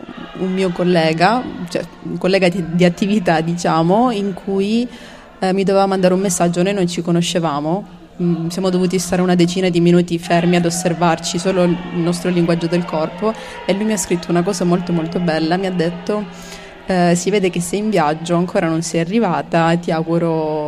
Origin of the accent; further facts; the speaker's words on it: Calabria, Italy; now in Padua, Italy; vengo sono originaria della Calabria, però lavoro a Padova